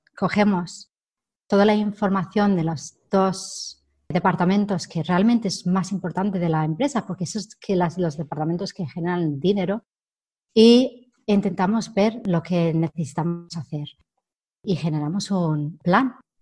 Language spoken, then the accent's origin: Spanish; England, United Kingdom; Spanish is a second language; todo menos inglesa, eso sí. Y me han pedido, para demostrar que soy inglesa, que demuestre que soy inglesa